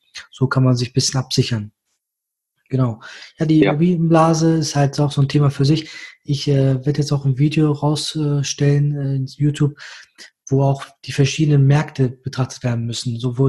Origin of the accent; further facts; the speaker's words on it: Düsseldorf, North Rhine-Westphalia, Germany; Du als Kölner, ich als Düsseldorfer.